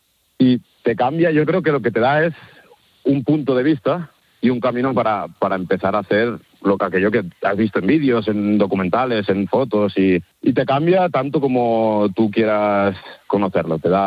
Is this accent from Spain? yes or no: yes; Catalonia, Spain; yo he tenido la suerte que me crié cerca de Collserola